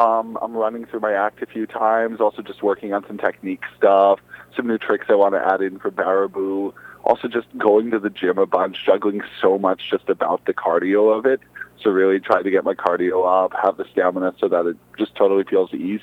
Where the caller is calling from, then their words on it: Montreal, Quebec, Canada; I'm calling in from Montreal in Canada.